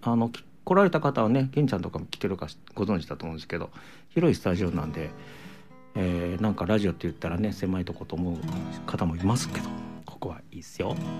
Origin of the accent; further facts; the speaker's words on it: Nara, Japan; 僕はまあ、奈良県生まれの奈良育ちなんですけど